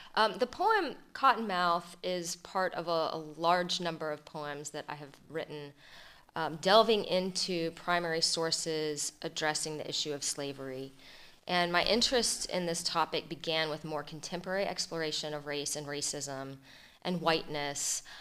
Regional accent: Atlanta, Georgia, United States; Yeah, well, I was born and raised in the South, in Atlanta, Georgia, in the late 70s and through the decade of the 80s.

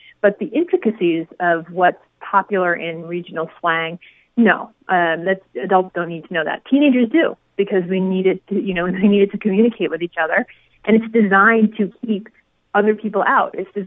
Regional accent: Boston, Massachusetts, United States; we grew up in Boston. All of a sudden, you know, you have a couple of beers and talking about old times. Our accents come out.

